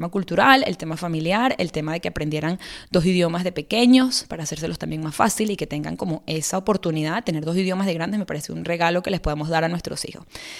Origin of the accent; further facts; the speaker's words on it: Venezuela; moved away; nos fuimos de Venezuela hace muchos años